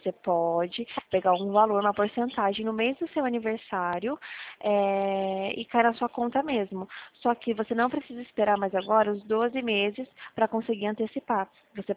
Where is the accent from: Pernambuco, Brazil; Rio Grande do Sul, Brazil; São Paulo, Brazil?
São Paulo, Brazil; Sorocaba; A gente é do interior de São Paulo, a gente é de Sorocaba.